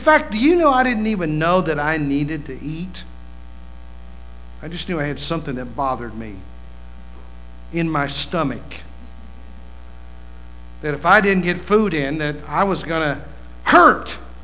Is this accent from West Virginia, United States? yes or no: yes; West Virginia, United States; My plan was that I was going to reach my community in my hometown where I grew up in West Virginia.